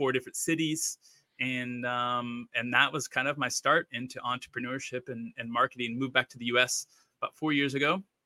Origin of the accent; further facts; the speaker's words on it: Wichita, Kansas, United States; Well, first of all, it's offensive because I'm from Kansas and I love Kansas.